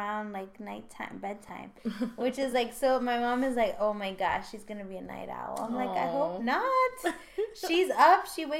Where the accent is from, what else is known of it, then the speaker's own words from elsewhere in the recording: Philadelphia, Pennsylvania, United States; I mean, I grew up in Philly.